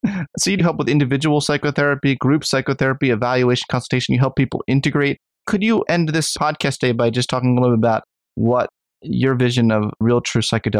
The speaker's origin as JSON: {"language": "English", "town": "Philadelphia", "region": "Pennsylvania", "country": "United States", "said": "I have trouble saying, I don't know how to say all without saying all because I'm from Philly."}